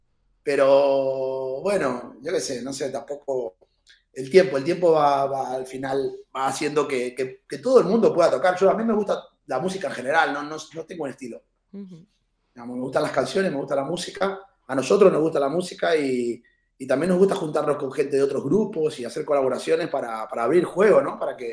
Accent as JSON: {"language": "Spanish", "country": "Argentina", "said": "yo soy de Argentina"}